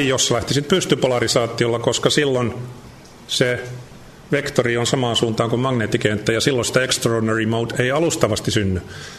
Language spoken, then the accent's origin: Finnish; Netherlands; now in Finland; kun muutimme Hollantiin, että mä synnyin Suomessa ja olin täällä ensimmäisen vuoden kansakoulussa. Siitä pikkusen tämä suomen kieli on sitten säilynyt. Ja sitten muutettiin Hollantiin. Siellä mä olin 18 vuotta